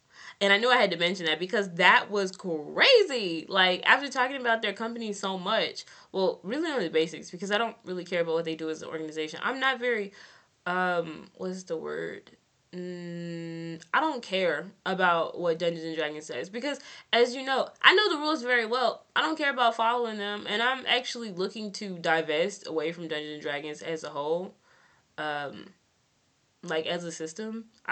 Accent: Texas, United States; I did, but that's because, like, I'm from Texas. We get rowdy.

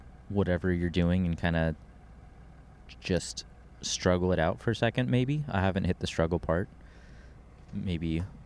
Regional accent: Colorado, United States; I am out west from Colorado.

